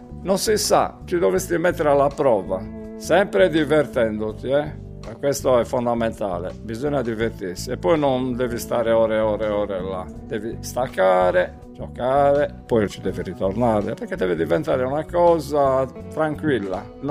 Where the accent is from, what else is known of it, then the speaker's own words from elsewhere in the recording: Sardinia, Italy; sarebbe bello fare qualcosa relativo al discorso Sardegna, perché siamo sardi